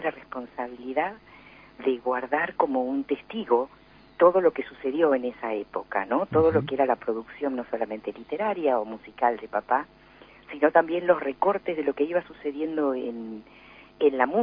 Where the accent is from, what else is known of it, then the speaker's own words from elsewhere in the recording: Argentina; mucha avidez de escuchar lo que decimos nosotros los argentinos